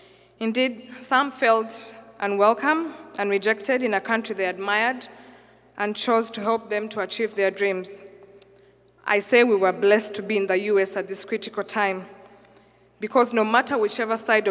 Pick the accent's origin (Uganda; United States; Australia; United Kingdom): Uganda; I'm from Uganda. There's no country called Africa.